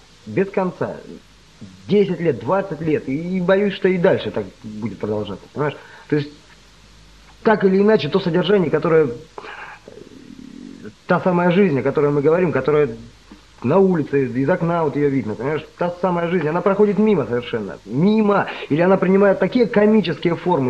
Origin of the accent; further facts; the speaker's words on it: Cherepovets, Vologda Oblast, Russia; Я сам из Череповца.